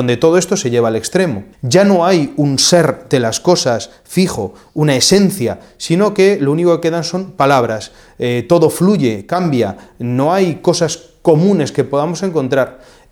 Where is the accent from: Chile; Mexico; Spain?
Spain; nosotros, yo que soy español, ¿no?